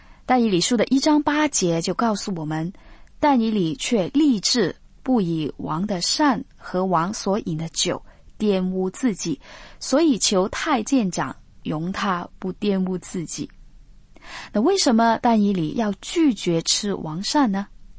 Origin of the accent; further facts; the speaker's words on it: China; 那我们中国人啊，最注重就是吃了